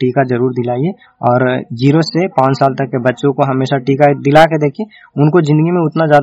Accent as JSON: {"language": "Hindi", "town": "Nursarai", "region": "Bihar", "country": "India", "said": "मैं नूरसराय से हूँ।"}